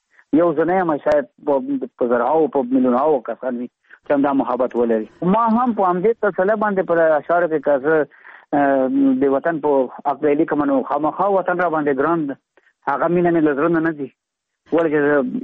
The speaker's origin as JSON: {"language": "Pashto", "country": "Afghanistan", "lives_now": "India", "said": "نو موږ د افغانستان یو، افغانان یو، موږ ته افغانستان خپل وطن ده."}